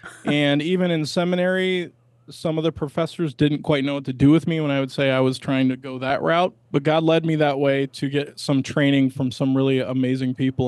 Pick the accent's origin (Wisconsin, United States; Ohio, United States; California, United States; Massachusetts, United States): Ohio, United States; North Canton; Yeah, so I'm from Northeastern Ohio. I grew up in North Canton, Ohio, near the Football Hall of Fame.